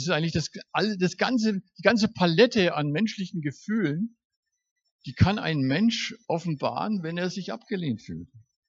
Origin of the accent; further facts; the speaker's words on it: Kronach, Bavaria, Germany; Bei uns in Kronach gibt es einen Mann, der hat viele Jahre als Prokurist gearbeitet.